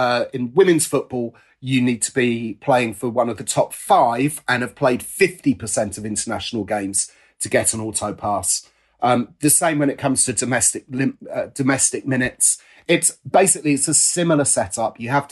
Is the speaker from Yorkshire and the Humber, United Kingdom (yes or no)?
no; Watford, East of England, United Kingdom; I'm from Watford. I use my own grammar.